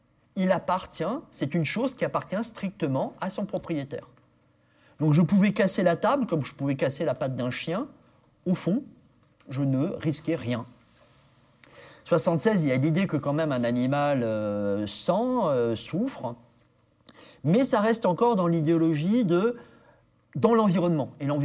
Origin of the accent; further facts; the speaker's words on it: Blois, Centre-Val de Loire, France; born there; now in Tours, France; Je suis moi ligérien depuis que je suis né, puisque je suis né à Blois et je vis à Tours. Et donc maintenant, justement, je me renomme ligérien, c'est-à-dire habitant de Loire. Je ne suis pas simplement blaisois ni tourangeau, je suis ligérien.